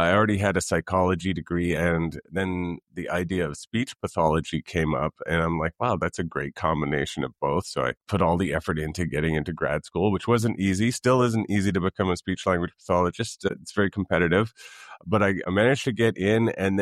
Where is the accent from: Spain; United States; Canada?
Canada; Vancouver, British Columbia; So I'm from Vancouver, BC originally, and I still live there. That's my home base. But right now I am living in Mexico for the last couple months, on my way to Peru soon.